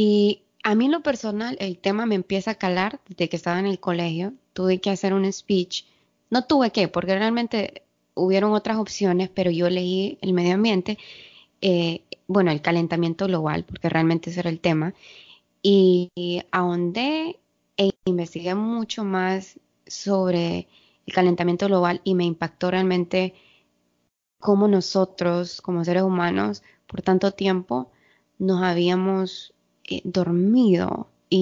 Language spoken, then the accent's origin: Spanish; Honduras; now in California, United States; como ustedes están preguntando por qué tienen diferentes horas. Bueno, yo estoy en California, pero soy de Honduras, soy hondureña